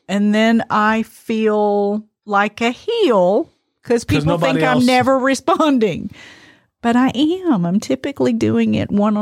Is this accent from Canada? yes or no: no; United Kingdom; Hello, I'm British.